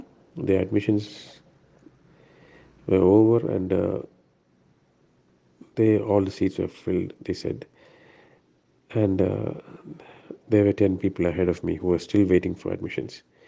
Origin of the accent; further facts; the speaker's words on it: Kuwait; moved away; I come from a Christian background, Mathoma background. I was born and brought up in Kuwait. I came to know the Lord after we came down over here during the Gulf War.